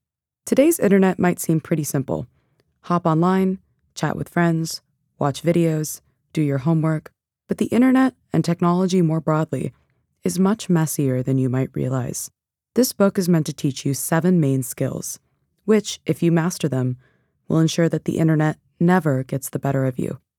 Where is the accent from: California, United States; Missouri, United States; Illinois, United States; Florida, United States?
Illinois, United States; Arlington Heights; I'm originally from Illinois. I was born in Arlington Heights, which is a city in the suburbs of Chicago.